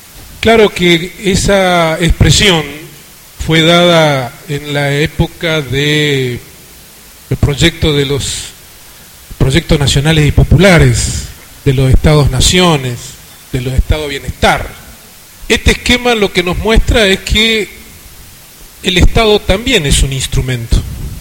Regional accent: Argentina; hace más de 50 años, en mi país, en Argentina

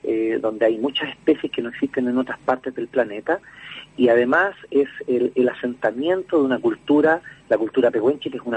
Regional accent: Santiago, Santiago Metropolitan, Chile; yo soy de Santiago

